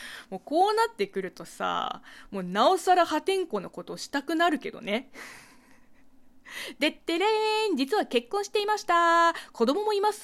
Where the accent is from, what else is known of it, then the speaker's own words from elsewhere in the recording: China; Japanese is a second language; now in Japan; この番組は中国生まれ中国育ちの私 … があなたの質問に答えていく Q&A ラジオでございます。